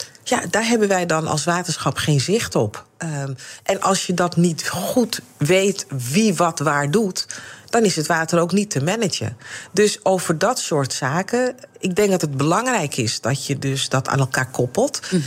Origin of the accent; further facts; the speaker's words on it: Amsterdam, North Holland, Netherlands; Ik ben zelf ook geboren en getogen in Amsterdam. Echt een was al een stadsjuffer, zoals dat genoemd werd.